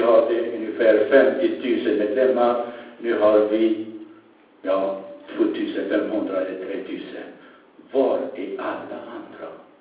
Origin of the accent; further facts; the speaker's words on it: Lebanon; Swedish is a second language; När de visste att jag var libanes och kunde språket, arabiska språket